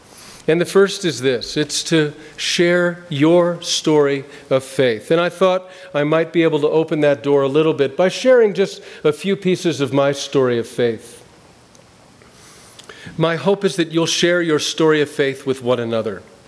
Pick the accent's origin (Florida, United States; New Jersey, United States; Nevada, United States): New Jersey, United States; Summit; In my hometown in Summit, New Jersey, Calvary Episcopal Church, a big church, and they used to put a ton of live Christmas trees in the front of the church.